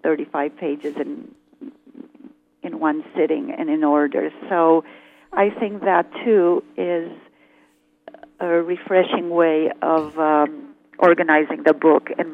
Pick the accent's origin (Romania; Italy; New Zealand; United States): Romania; And so I went back to Romania, and I went to my hometown to an orphanage there